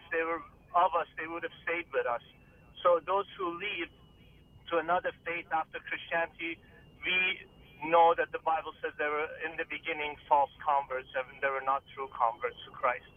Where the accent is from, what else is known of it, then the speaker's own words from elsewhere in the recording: Iran; now in Canada; I'm Assyrian. … I'm from Iran. I was born in Iran